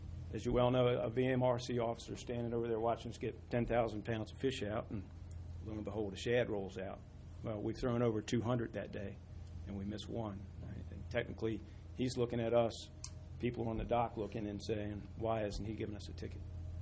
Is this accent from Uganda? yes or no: no; Reedville, Virginia, United States; I'm from Reedville.